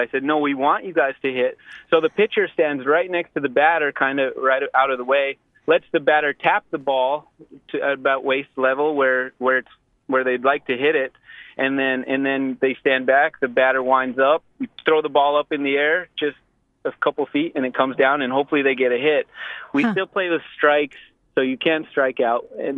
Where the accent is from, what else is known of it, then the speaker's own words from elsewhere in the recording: Bethel, Alaska, United States; I'm 30 years old, and I'm from Bethel, Alaska.